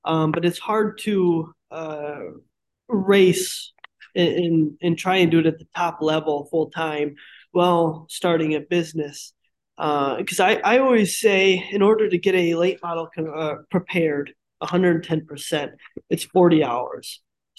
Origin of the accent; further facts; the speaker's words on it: Grand Rapids, Michigan, United States; So I'm from Grand Rapids, Michigan.